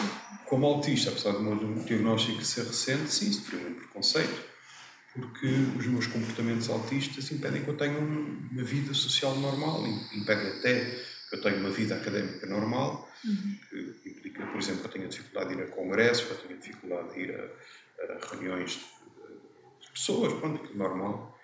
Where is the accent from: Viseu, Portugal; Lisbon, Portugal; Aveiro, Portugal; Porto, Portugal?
Lisbon, Portugal; Torres Vedras; Eu sou de Torres Vedras, sou aqui de perto